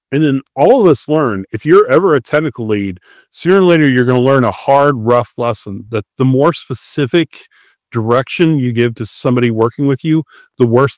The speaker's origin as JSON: {"language": "English", "country": "United States", "said": "I'm an American."}